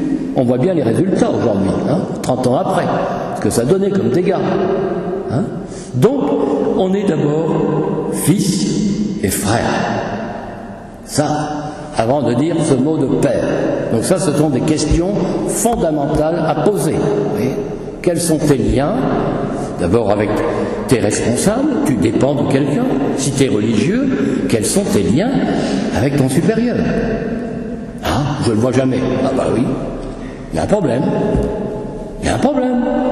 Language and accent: French; Boulogne-sur-Mer, Hauts-de-France, France; je dis non, je suis un ch'ti, mais de Boulogne-sur-Mer.